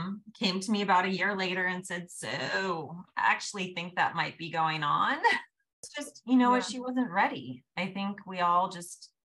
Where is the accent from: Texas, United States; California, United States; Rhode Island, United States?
California, United States; now in Orange County, United States; At the time I'm from Northern California, but I'd been living in Orange County for over 10 years